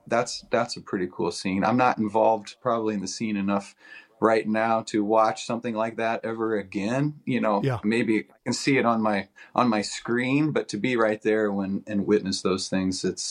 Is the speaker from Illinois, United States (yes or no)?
yes; Illinois, United States; And so my hometown was like right in between St. Louis and Chicago.